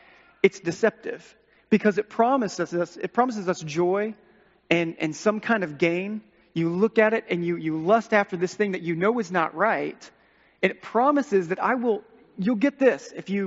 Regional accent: Texas, United States; born there; I mean, I was born in Texas.

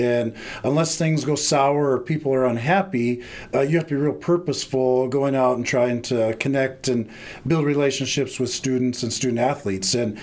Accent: South Dakota, United States; One, being a South Dakota kid, born and raised in South Dakota

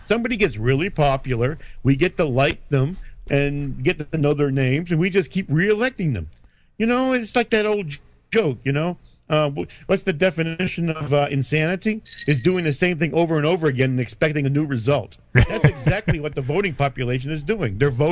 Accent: New Hampshire, United States; I don't know if it's because I was raised in New Hampshire, but I don't have a belief in parties.

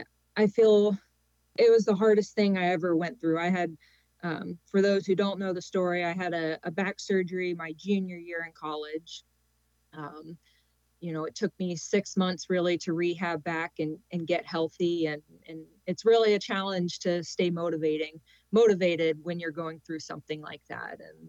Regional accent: Florida, United States; Yeah, growing up in Florida, I felt so lucky because the junior program and the scene there is super high.

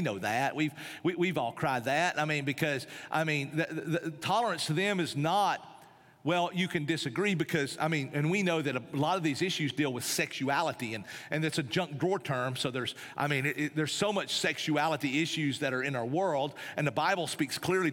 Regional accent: Tennessee, United States; But anyway, I'm from East Tennessee. That's why I've got to do this.

